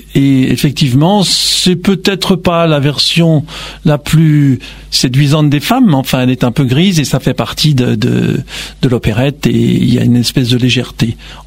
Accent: Veneto, Italy; moi je suis italien et de cette région là et donc c'est vrai que ça nous fait très plaisir d'aller régulièrement à Venise.

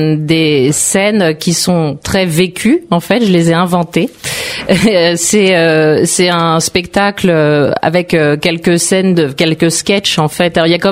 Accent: Île-de-France, France; Ah non, moi je suis de région parisienne au départ, et puis c'est assez nouveau cette vocation.

